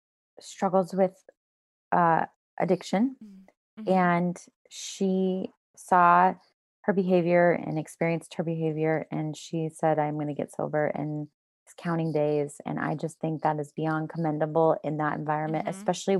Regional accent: Denver, Colorado, United States; I grew up in Colorado and Denver.

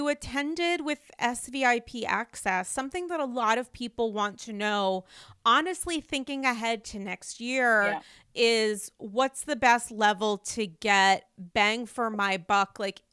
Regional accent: New York City, New York, United States; I'm a New Yorker who does not fuck with the Javits Center unless absolutely necessary because I don't like big crowds.

